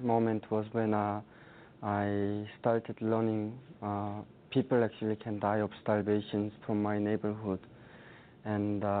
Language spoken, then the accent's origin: English; North Korea; Growing up in North Korea